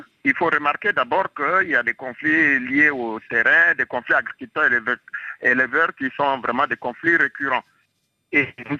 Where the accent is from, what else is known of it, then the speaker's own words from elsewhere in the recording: Chad; nous tuer par-ci, par-là, en tant que Tchadien.